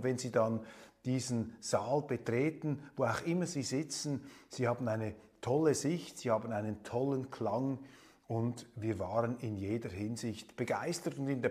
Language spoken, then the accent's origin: German; Switzerland; als Schweizer, vor allem als Bergbefürworter, fühlte man sich da unmittelbar angesprochen